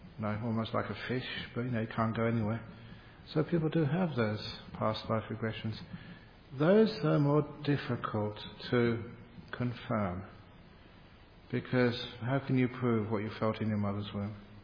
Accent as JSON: {"language": "English", "region": "England", "country": "United Kingdom", "tie": "born or raised there", "said": "I grew up in England."}